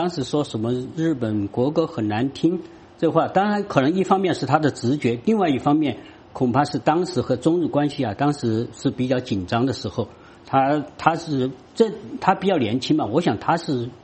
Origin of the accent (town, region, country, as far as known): China